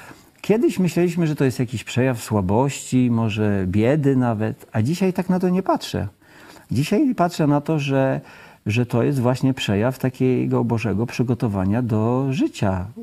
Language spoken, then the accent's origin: Polish; Pomeranian Voivodeship, Poland; My pochodzimy razem z żoną z Kaszub. Wychowywaliśmy się w wielodzietnych rodzinach.